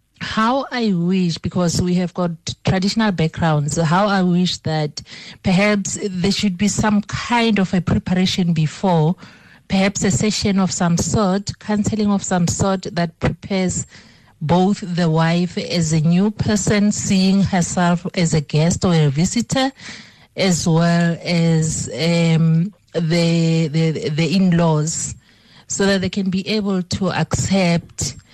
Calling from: Pretoria, Gauteng, South Africa; I'm listening online from Pretoria.

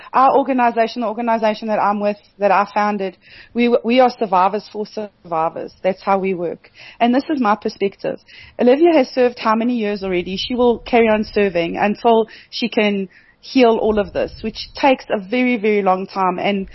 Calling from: Kimberley, Northern Cape, South Africa; I'm in Kimberley.

